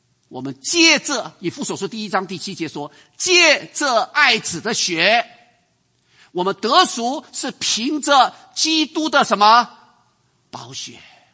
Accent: China; 我们中国人信佛是不是有这种观念？

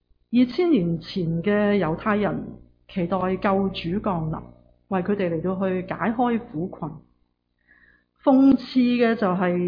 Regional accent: China; 我哋其实中国人或者呢都几常系有咁嘅情况

